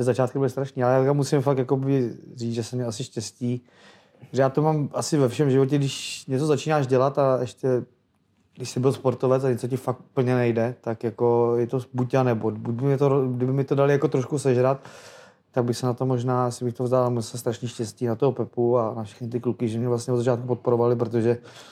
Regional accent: Teplice, Ústí nad Labem Region, Czechia; jsem byl kluk z Teplic

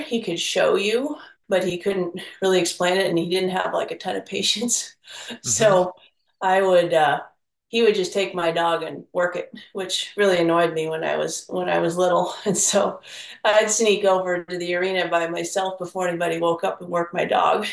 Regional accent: Nevada, United States; also born or lived in Oregon; Well, I was raised around livestock. I was born in Oregon, and then we moved down to Nevada, and my stepdad ran a pretty large ranch with sheep and cattle.

